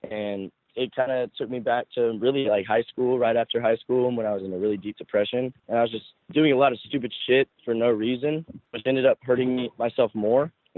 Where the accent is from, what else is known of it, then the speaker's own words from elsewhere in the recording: Southern United States, United States; It's been really crazy because growing up in the South, everyone's pretty judgmental with that aspect.